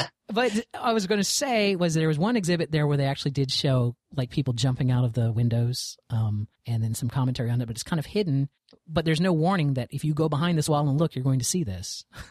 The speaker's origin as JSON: {"language": "English", "region": "Florida", "country": "United States", "tie": "born or raised there", "lives_now": "New York, United States", "said": "I grew up in Florida. I lived in Florida for most of my life"}